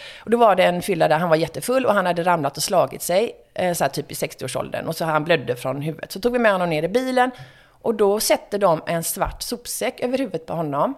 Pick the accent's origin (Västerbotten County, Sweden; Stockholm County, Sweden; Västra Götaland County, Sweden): Västra Götaland County, Sweden; Gothenburg; Ja, alltså som göteborgare.